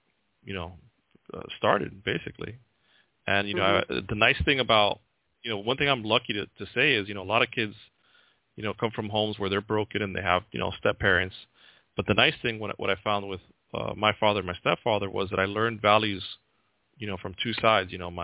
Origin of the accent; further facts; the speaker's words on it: New Jersey, United States; born there; And, you know, it's a story where they immigrated to America. I was born in Jersey as soon as they got here.